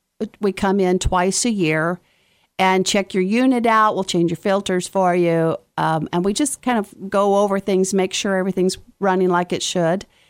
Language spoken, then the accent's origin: English; Branson, Missouri, United States; we moved back here because this is where we are from. We are from Branson. We're both Branson High School graduates.